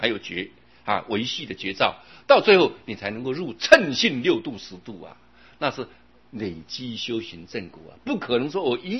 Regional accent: China; 我们中国人好简，就把波拿掉就叫涅槃啊

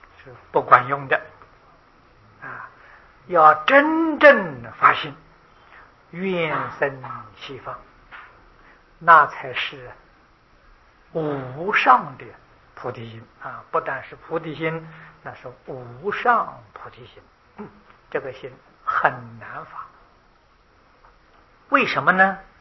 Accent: China; 我们中国人讲的伦常道德啊

